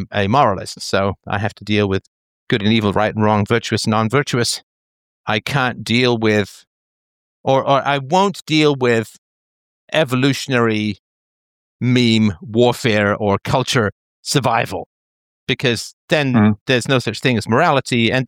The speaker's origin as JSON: {"language": "English", "region": "London", "country": "United Kingdom", "tie": "born or raised there", "said": "which was when I said, you know, how peaceful it was growing up in London."}